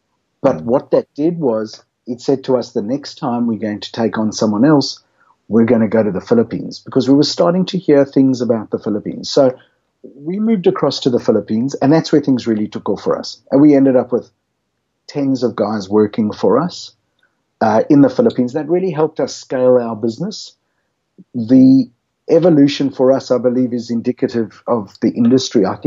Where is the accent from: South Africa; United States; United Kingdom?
South Africa; moved away as an adult; now in Australia; I come from South Africa, but I've never really worked there other than doing my articles with Price Waterhouse, which finished in 93, and I came to Australia in 94.